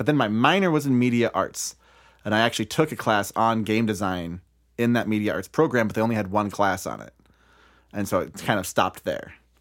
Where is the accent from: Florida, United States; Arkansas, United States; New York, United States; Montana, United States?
Montana, United States; Missoula; I'm from Missoula, Montana. Was there until I graduated my undergrad at 22, 23, and then did some hopping around.